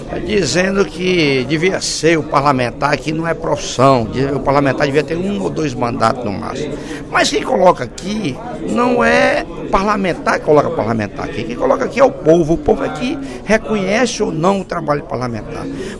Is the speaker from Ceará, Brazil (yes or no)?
yes; Maranguape, Ceará, Brazil; E cheguei na minha terra natal, já estou no quarto mandato, já levei obras que vai ficar para o resto da vida com o nome da minha família em Maranguape.